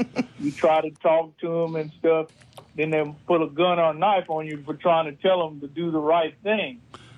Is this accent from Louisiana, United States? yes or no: yes; Alexandria, Louisiana, United States; I'm from Alexandria, Louisiana. I listen to you over American Family Radio.